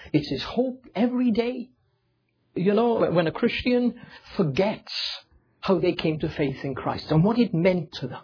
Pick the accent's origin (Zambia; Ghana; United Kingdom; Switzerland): United Kingdom; Wales; I come from Wales. I was born and brought up in Wales, which is on the western side of England and separate from it.